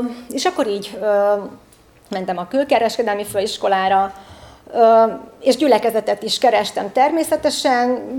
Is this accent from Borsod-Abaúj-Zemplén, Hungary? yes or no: no; Pécs, Baranya, Hungary; born there; Pécset születtem, és azért lettem evangélikus, mert az apai nagyapám evangélikus lelkész volt